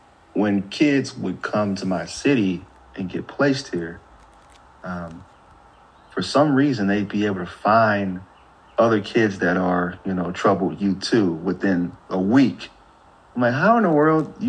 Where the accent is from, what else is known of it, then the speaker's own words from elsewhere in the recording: St. Louis, Missouri, United States; And I see this a lot where I came from St. Louis